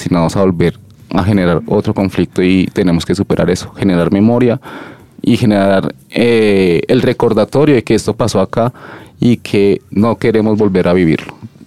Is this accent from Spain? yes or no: no; Bogotá, Colombia; also born or lived in Quindío; Vengo trabajando temas de paz desde el Quindío. Soy de Bogotá, pero por razones personales y familiares tuve que emigrar allá.